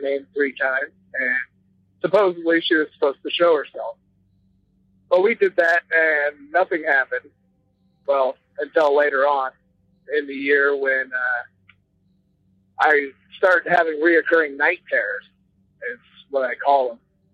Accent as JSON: {"language": "English", "region": "Iowa", "country": "United States", "said": "I'm from Iowa."}